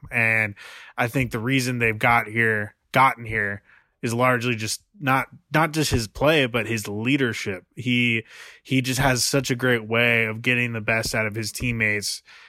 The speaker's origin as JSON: {"language": "English", "town": "Portland", "region": "Oregon", "country": "United States", "tie": "born or raised there", "said": "And I grew up in Portland. I'll be completely candid on the podcast. I grew up a Blazers fan."}